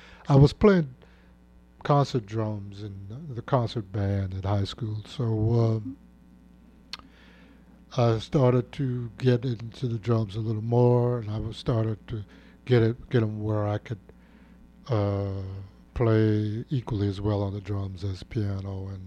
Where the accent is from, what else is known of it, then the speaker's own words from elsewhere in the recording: Chicago, Illinois, United States; born there; I was born in Chicago in 1942, and I started on piano because that's what, kids did at that time.